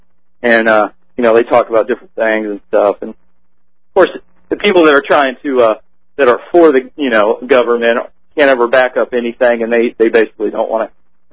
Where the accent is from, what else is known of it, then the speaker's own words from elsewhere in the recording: Kansas City, United States; Hey, how you doing, Alex? I'm from Kansas City.